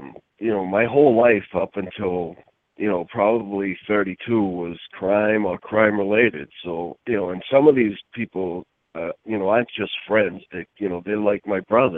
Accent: Boston, Massachusetts, United States; But I'm from Boston, so there was a problem with Boston guys and some New York guys.

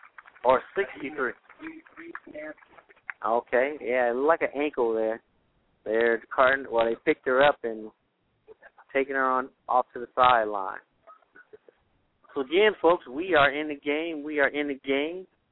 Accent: Las Vegas, Nevada, United States; Yeah, I'm promoting it because I'm from Las Vegas.

